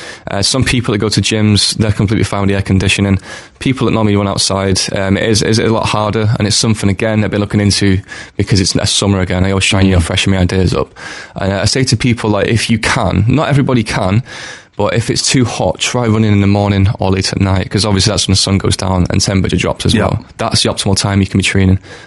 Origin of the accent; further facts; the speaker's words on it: Manchester, North West England, United Kingdom; because I'm from Manchester originally